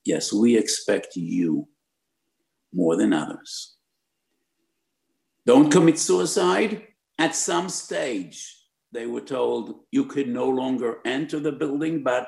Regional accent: United States; So when I was growing up in America, it was Harlem or the South Bronx.

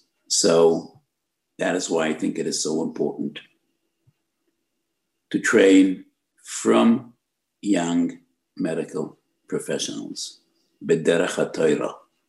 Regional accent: United States; So when I was growing up in America, it was Harlem or the South Bronx.

